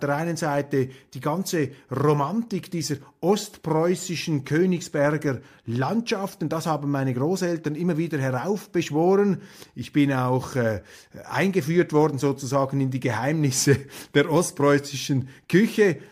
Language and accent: German; Switzerland; Ich ringe natürlich mit mir als Schweizer